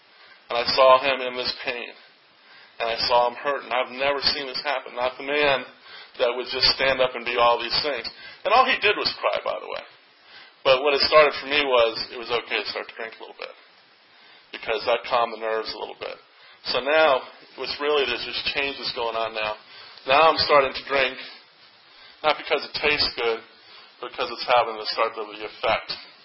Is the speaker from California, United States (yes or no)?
yes; California, United States; And having said I came from California, I also came and I was put 1 year back.